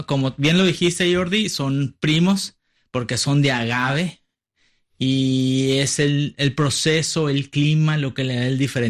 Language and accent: Spanish; Sonora, Mexico; como sonorense y como mexicano que soy, estoy muy orgulloso de estar aquí